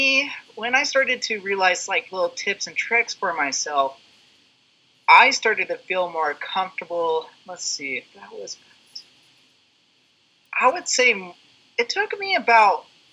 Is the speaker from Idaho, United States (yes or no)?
yes; Idaho, United States; I'm from Idaho, born and raised here.